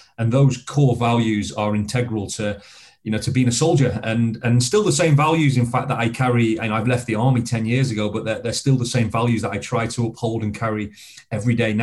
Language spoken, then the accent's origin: English; Blackpool, North West England, United Kingdom; for me, I grew up in Blackpool, in Lancashire